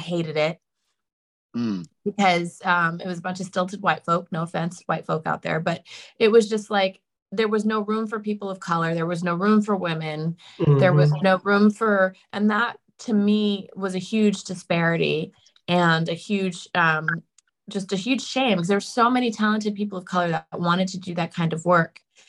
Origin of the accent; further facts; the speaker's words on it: Texas, United States; I mean, I grew up in Texas, so football games are huge. Everybody shows up.